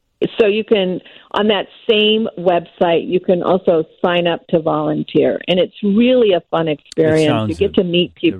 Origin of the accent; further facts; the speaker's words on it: West Coast, United States; now in Chicago, United States; I'm from the West Coast, and when I moved to Chicago, all I wanted to do was walk up and down the neighborhood streets